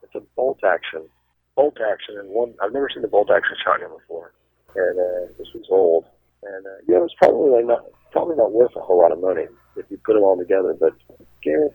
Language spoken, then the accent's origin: English; Corpus Christi, Texas, United States; born there; I was born in Swan Hospital. People say, what does that mean? He died on the Corpus Christi Bay. Well, Spahn Hospital is overlooking the Corpus Christi Bay.